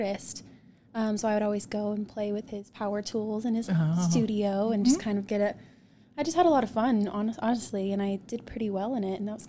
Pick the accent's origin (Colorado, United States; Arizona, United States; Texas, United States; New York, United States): Colorado, United States; I would like to start with just saying I'm from Colorado.